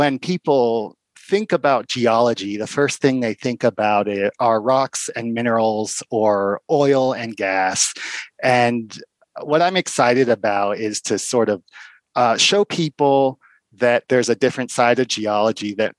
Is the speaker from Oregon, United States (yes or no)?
no; California, United States; now in Silver City, United States; Well, the interesting thing is I'm from California, and you would think that the geology in California is the most diverse. And that, so I was surprised when I moved to Silver City